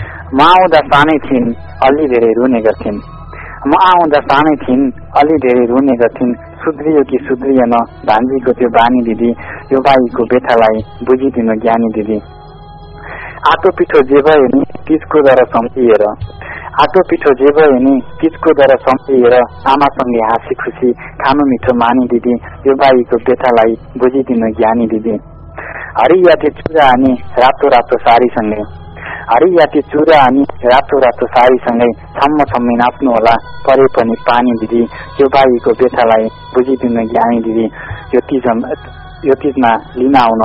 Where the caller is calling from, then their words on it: Butwal, Lumbini Province, Nepal